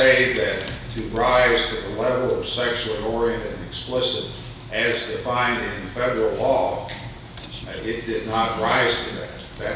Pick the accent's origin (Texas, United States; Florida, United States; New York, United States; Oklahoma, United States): Texas, United States; from Texas, and I am representing David Hoover, employee of the Department of Labor in Texas.